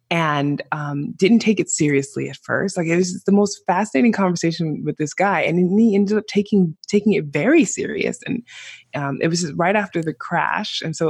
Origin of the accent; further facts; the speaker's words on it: New York City, New York, United States; now in Iceland; So I'm from New York City and I don't look like I'm Icelandic, the typical Icelandic, right?